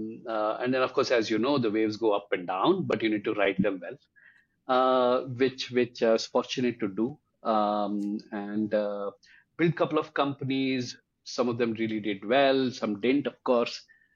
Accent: India; growing up in India and in graduating in early 90s

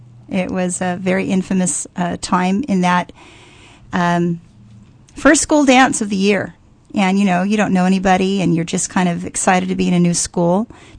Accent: Honolulu, Hawaii, United States; also born or lived in Frankfurt, Germany / Puerto Rico; When I was born here in Honolulu at Queen's Hospital, and then at 10 months old, moved with my family. My dad was transferred to Frankfurt, Germany, and then we lived there for 3 years

